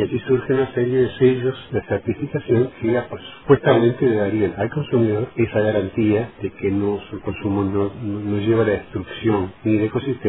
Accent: Uruguay; soy uruguayo

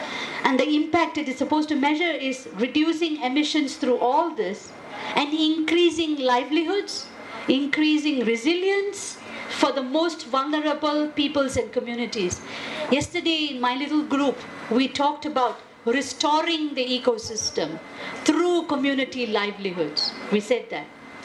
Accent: Malaysia; Like I come from Malaysia.

